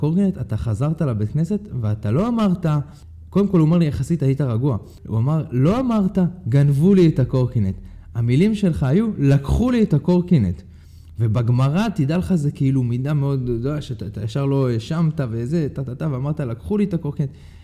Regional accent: Hadera, Haifa District, Israel; עכשיו, אני גדלתי בחדרה. חדרה החזק שורד, סבבה? אני גדלתי לפי חוקי הג'ונגל.

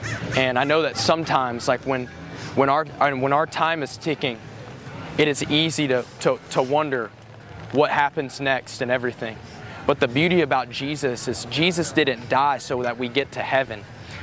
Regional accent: Georgia, United States; growing up, I grew up in Georgia, so I'd heard of religion.

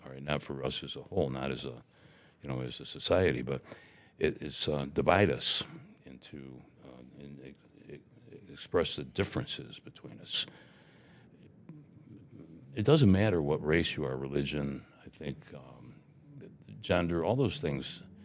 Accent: Watertown, United States; And I looked at him, and I'm from Watertown. I mean, I've lived here

